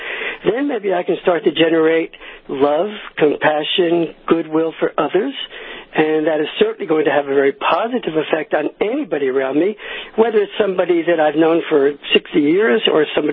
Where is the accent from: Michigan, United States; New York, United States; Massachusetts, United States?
New York, United States; Well, I grew up outside of New York in the Jewish tradition, as many young Jewish kids in back in the 60s.